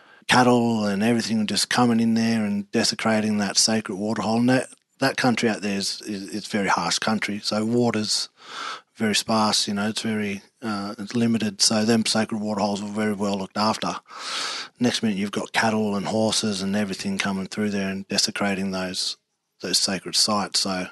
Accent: Dubbo, New South Wales, Australia; So, but yeah, growing up in Dubbo was good. There was a time where we'd swim in the rivers and ride push bikes.

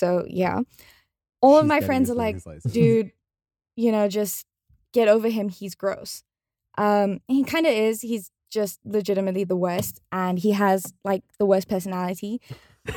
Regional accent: South Africa; I'm from South Africa.

